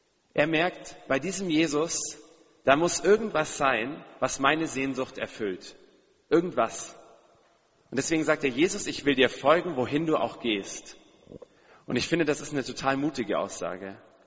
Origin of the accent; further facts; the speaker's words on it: Amberg, Bavaria, Germany; Meine Heimat ist auf jeden Fall natürlich da, wo ich herkomme. Aus Amberg, in der Oberpfalz, mein Elternhaus, meine Eltern.